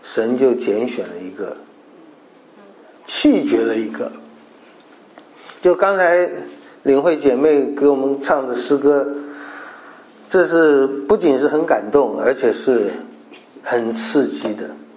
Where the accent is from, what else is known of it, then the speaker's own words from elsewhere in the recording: China; 那我们中国人说天不生仲尼啊，万古如长夜